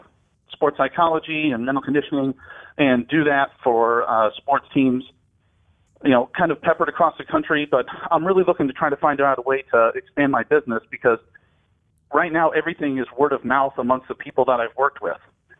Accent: Charleston, South Carolina, United States; The number one town in the United States of America, Charleston

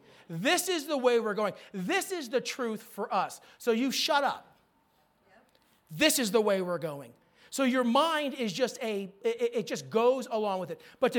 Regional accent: New York, United States; I'm Italian from New York, man. That is a tough thing to overcome.

